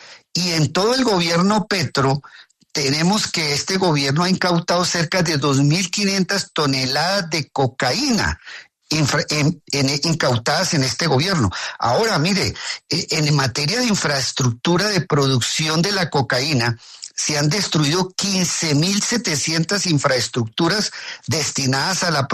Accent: Colombia; porque es un deber que tenemos nosotros como colombianos

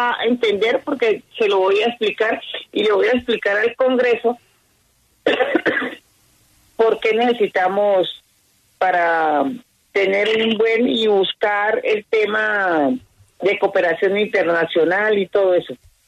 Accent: Colombia; Río fue el mejor momento de nosotros como colombianos.

